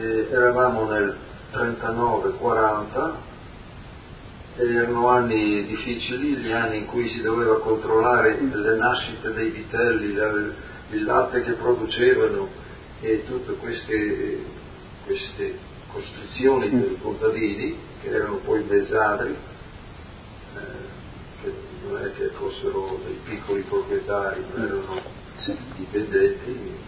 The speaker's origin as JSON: {"language": "Italian", "town": "Palmanova", "region": "Friuli-Venezia Giulia", "country": "Italy", "tie": "born or raised there", "said": "sono cresciuto a Palma Nova, dove ho fatto la scuola commerciale di avviamento"}